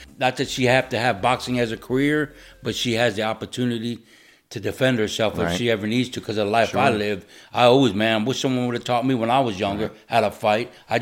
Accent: Florida, United States; now in Ohio, United States; I'm from Florida, maybe from prison, maybe from hanging.

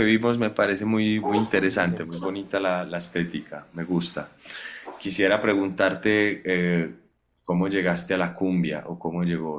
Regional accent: Medellín, Antioquia, Colombia; yo soy de Medellín. Estaba viviendo ahí los últimos, estuve viviendo 5 años en Medellín, me fui 3 años a 1 hora de Medellín, como un poco ya en la montaña

